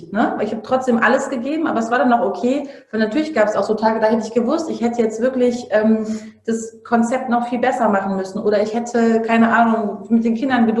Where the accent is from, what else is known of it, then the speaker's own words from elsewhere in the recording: Bergisch Gladbach, North Rhine-Westphalia, Germany; also born or lived in Cologne; also wir sind ja auch dahin gezogen, wo ich aufgewachsen bin. Ja, also wir waren auch in Köln sehr glücklich. In Bergisch Gladbach ist es auch voll schön.